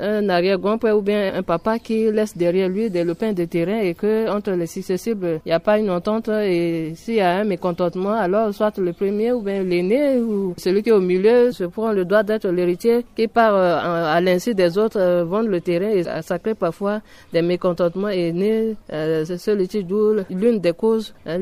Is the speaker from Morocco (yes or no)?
no; Central African Republic; en tant que Centrafricaine